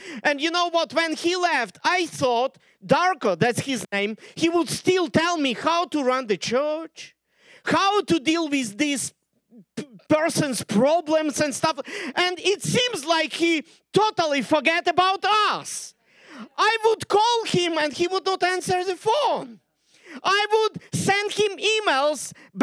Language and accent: English; Ukraine; first language Ukrainian; English is a second language; English language is not my first language, not either my second language. I always say when I'm preaching English, my native language, which is Ukrainian. I think in Russian, I speak in English